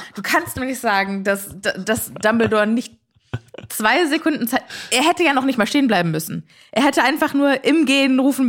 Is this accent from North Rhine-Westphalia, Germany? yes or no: no; Rödermark, Hesse, Germany; Du und ich, wir kommen ja aus Rödermark.